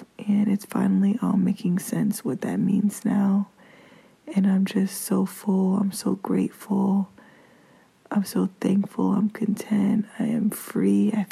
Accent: Miami, Florida, United States; So I'm from Miami. I was born here, and I know nothing about Miami culture and all the pockets of town

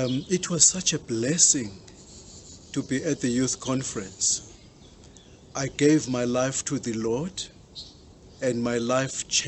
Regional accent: Bizana, Eastern Cape, South Africa; I come from Mdikiso in Kantolo location in Bizana in the Eastern Cape.

